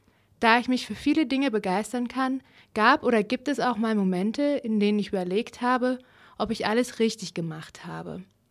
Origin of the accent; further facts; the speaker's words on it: Schleswig-Holstein, Germany; now in Ulm, Germany; die Entfernung von Ulm zu meiner Heimatstadt in Schleswig-Holstein hatte ich unterschätzt